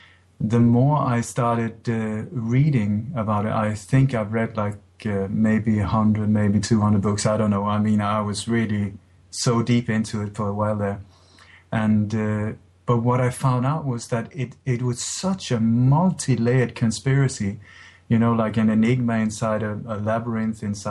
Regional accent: Sweden; English is a second language; also born or lived in Denmark; I grew up in Sweden. I was born in Denmark, but grew up in Sweden.

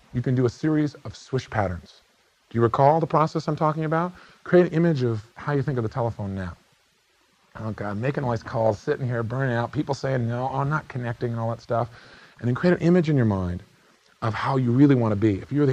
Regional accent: California, United States; I mean, after all, I'm from California.

